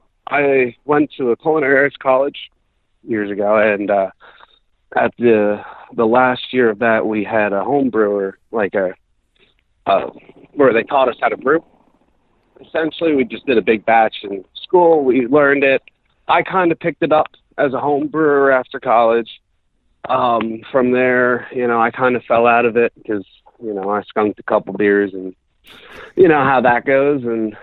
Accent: New Jersey, United States; that was originally from my home state of New Jersey

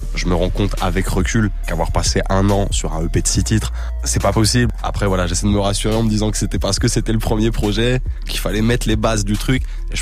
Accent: Centre-Val de Loire, France; Moi, j'étais dans mon bled de campagne vers Chartres

